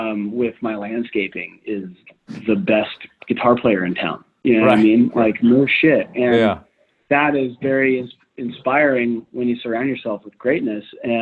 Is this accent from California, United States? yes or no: yes; California, United States; now in Austin, United States; And that's really cool being out here in Austin, because I grew up in California and that isn't a thing.